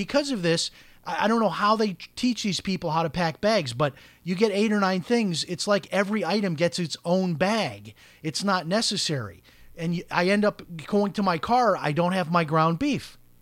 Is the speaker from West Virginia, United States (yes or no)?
no; Chicago, Illinois, United States; Now, this when I grew up in Chicago, we used to have, you would get these big brown grocery bags.